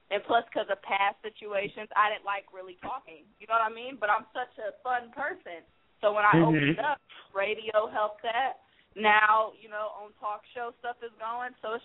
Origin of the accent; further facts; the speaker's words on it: Detroit, Michigan, United States; now in Atlanta, United States; You know, I'm in Atlanta right now, but I'm from Detroit.